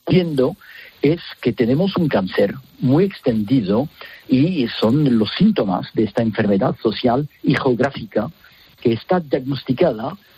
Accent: France; Ahora mismo Francia sigue estando un país con una crisis económica y financiera muy fuerte. Somos el país de Europa casi el más endeudado.

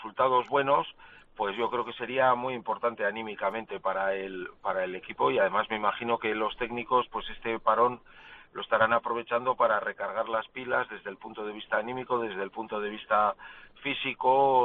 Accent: Bilbao, Basque Country, Spain; como bilbaíno

